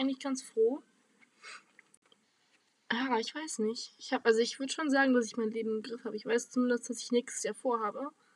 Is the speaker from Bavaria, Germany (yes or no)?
yes; Munich, Bavaria, Germany; Ja, also wir kommen aus München, vielleicht ist es dann so ein bisschen zur Erklärung.